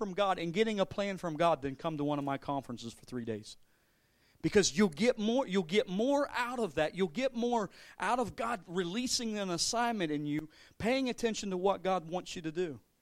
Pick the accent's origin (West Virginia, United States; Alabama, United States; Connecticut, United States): West Virginia, United States; I am from Ritchie County, so you guys, if you don't know what mudding is